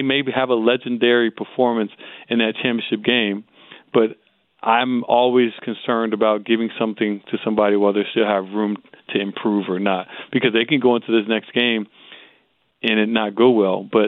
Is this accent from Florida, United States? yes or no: yes; Lauderdale Lakes, Florida, United States; I mean, I'm from Lauderdale Lakes. We couldn't afford to stick them.